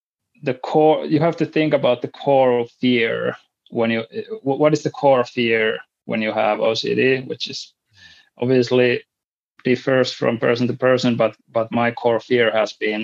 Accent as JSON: {"language": "English", "country": "Finland", "first_language": "Finnish", "second_language": "English", "said": "I mean, English is my second language. I would be much better to explain these things in Finnish"}